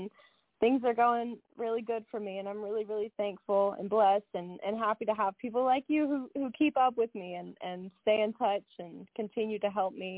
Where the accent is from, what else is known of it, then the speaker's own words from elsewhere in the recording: Lake Charles, Louisiana, United States; So actually, this song was written about my hometown. It was written about my hometown, Lake Charles, Louisiana, after a hurricane.